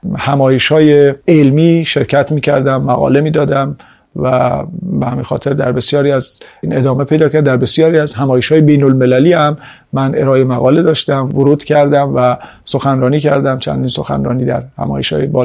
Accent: Iran; همه ما ایرانی هستیم

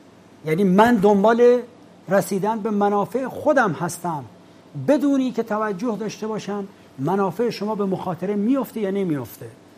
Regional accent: Iran; من به عنوان یک ایرانی هر جای دنیا که میرم

